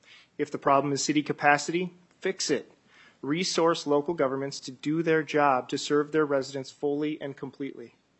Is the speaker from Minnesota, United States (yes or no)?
yes; Minnesota, United States; And I reject that as a provider, as a local elected official, and as a Minnesotan.